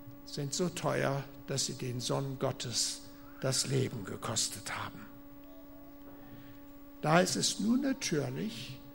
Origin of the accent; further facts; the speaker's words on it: Germany; Ich habe den Eindruck, wir als Deutsche haben da besonders viele Probleme mit.